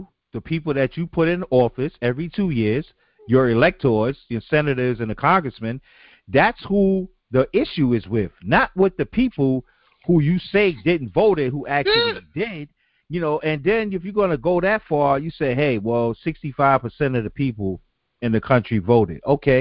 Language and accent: English; Kenya; now in United States; I am Kenyan American. And it makes sense. I am an American citizen, but I'm from Kenya.